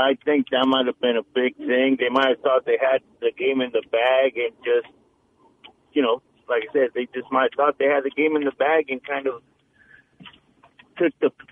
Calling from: California, United States; I'm calling from the East Bay.

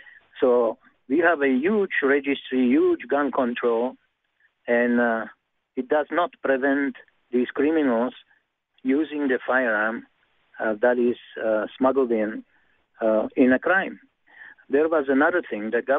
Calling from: Niagara Falls, Ontario, Canada; Good morning. I'm calling from Canada.

